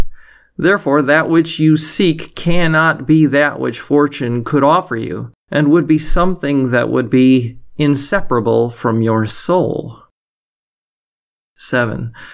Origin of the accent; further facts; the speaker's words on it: Midwest, United States; Growing up in the Midwest in the 70s and 80s, the chances of that happening were very low for me.